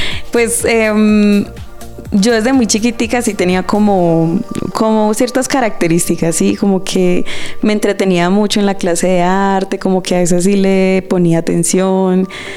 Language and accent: Spanish; Pereira, Risaralda, Colombia; vengo de la ciudad de Pereira, nací allí, allí he vivido toda mi vida, mis 31 años